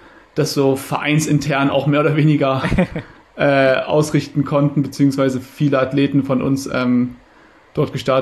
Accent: Halle, Saxony-Anhalt, Germany; wenn man eben als Hallenser dann auch noch einen Wettkampf in Halle bzw. bei Halle gewinnt.

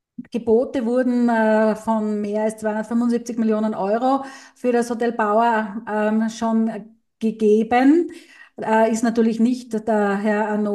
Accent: Venice, Veneto, Italy; ich habe eine Meldung gefunden aus meiner italienischen Lieblingsstadt, meiner Heimat, und zwar Venedig.

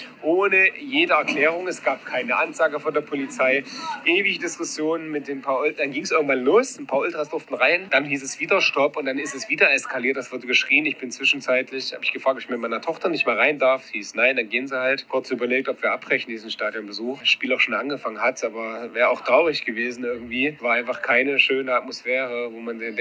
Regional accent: Weimar, Thuringia, Germany; now in Potsdam, Germany; Wir sind Potsdamer, ich bin Exil-Weimarer und wohne schon ewig in Potsdam.

